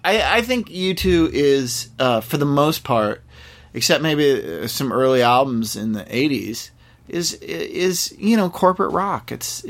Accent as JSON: {"language": "English", "region": "New England", "country": "United States", "said": "I don't really have a team, but I'm from New England and the Patriots didn't make it to the Super Bowl."}